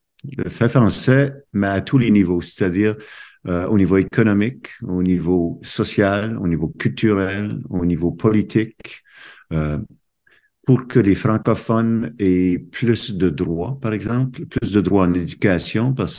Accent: Baie-Sainte-Marie, Nova Scotia, Canada; Parce que j'ai été élevé à la Baie-Sainte-Marie, en Nouvelle-Écosse.

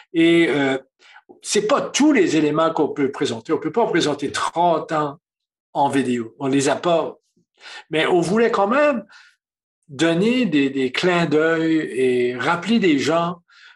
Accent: Chéticamp, Nova Scotia, Canada; Elle est originaire de Chiticamp, et moi, je suis originaire de Chiticamp.

